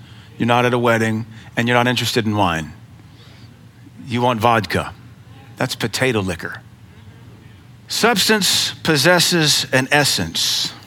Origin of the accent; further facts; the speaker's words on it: Seattle, Washington, United States; I'm from Seattle. That whole city smells like weed now.